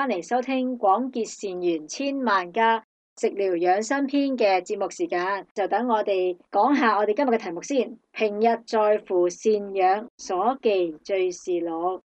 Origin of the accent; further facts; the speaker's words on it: Hong Kong; 就我哋香港人都好成日爱嚟煲汤嘅一种菇